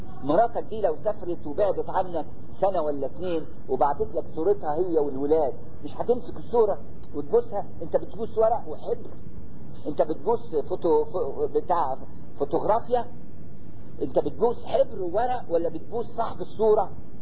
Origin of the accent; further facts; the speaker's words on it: Egypt; عندنا في مصر